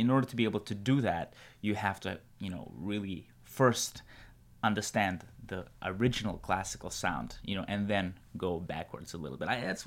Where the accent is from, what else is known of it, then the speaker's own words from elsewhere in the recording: New York, United States; I grew up in New York, so I really do feel like I'm a New Yorker.